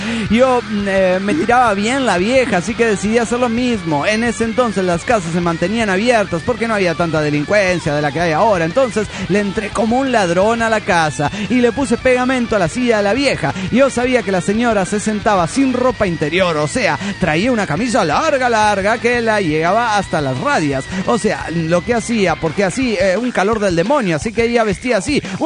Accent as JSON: {"language": "Spanish", "town": "Paris", "region": "Île-de-France", "country": "France", "said": "de París, France."}